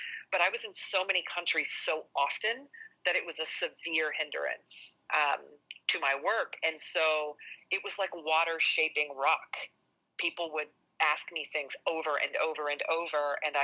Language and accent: English; Jacksonville, Florida, United States; accent: Southern; I had a super heavy Southern accent. I grew up in Jacksonville, Florida.